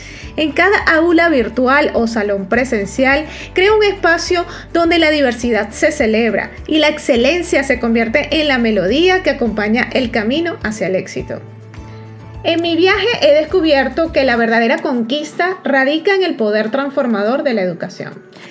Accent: Venezuela; Como venezolana, llevo en mi corazón la pasión y la determinación de una conquistadora. Mi misión va más allá de las fronteras de mi amado país

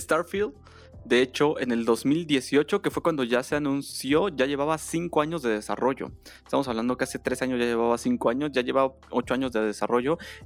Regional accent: Mexico; porque somos mexicanos y hablamos Spanglish, evidentemente.

